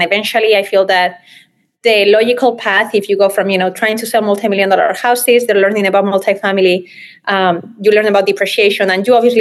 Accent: Spain; I'm from Spain and the way I was raised, I'm just very genuine and passionate about everything I do.

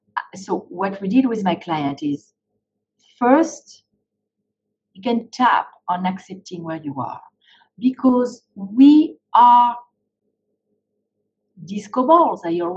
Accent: France; because I loved the US, I was growing up in France, I used to daydream as a teenager

